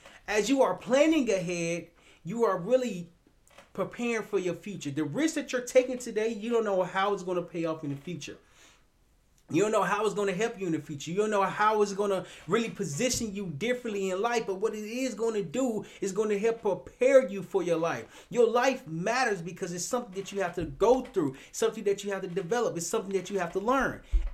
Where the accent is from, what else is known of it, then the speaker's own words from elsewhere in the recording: Little Rock, Arkansas, United States; Smurfs, I'm from Little Rock, Arkansas.